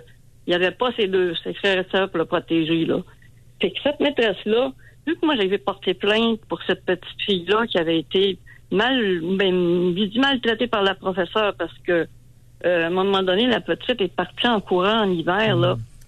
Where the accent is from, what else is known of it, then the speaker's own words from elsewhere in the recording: Chibougamau, Quebec, Canada; now in Sherbrooke, Canada; Moi, je vis à Sherbrooke maintenant, mais je viens de Chibougamau, une petite ville dans le nord.